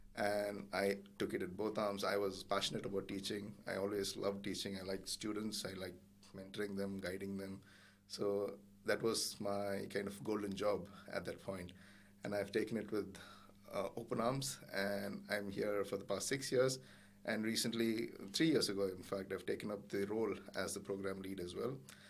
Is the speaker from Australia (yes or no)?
no; India; moved away as an adult; I'm originally from India. I kind of came into this country in 2008-09.